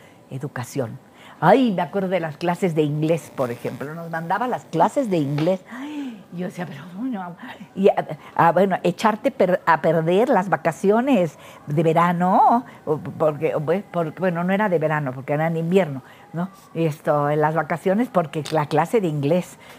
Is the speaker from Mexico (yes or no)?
yes; Mexico; born there; Nacimos en México, nada más Beto y yo.